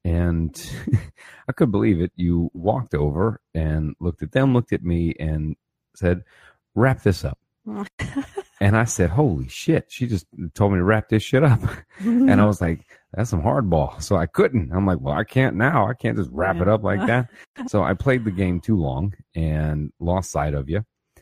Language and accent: English; Arizona, United States; I'm from Arizona, by the way